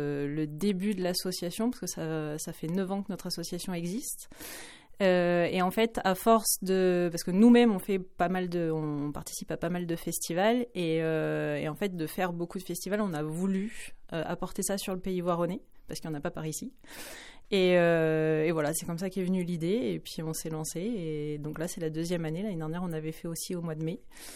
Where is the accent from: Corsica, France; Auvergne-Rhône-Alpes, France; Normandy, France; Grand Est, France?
Auvergne-Rhône-Alpes, France; Saint-Étienne-de-Crossey; Je suis de Saint-Étienne-de-Crossey. Moi, j'habite à Saint-Étienne-de-Crossey.